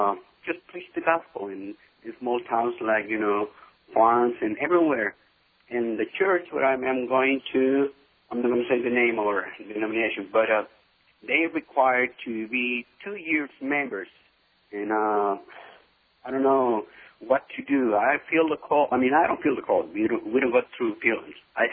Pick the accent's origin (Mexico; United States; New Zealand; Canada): Mexico; there's a door open close to my hometown in Mexico.